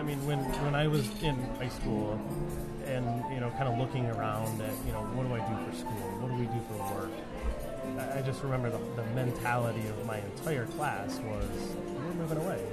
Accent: Detroit, Michigan, United States; also born or lived in Kalamazoo / Arizona; So I grew up in the Detroit area, moved away to, I lived in Kalamazoo for 6 years, moved out to Arizona for 3.5 years, and then moved back. So, including those years, native, I'm from Detroit

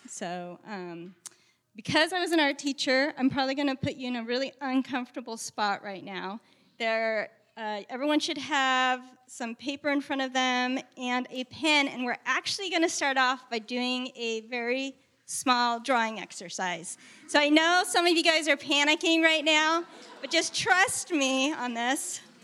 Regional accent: Portland, Oregon, United States; also born or lived in Eugene; I was born and raised here in Portland. Love it. And it's always been my hometown. There was a period of 12 years that Adam and I lived in Eugene, where I taught high school art.

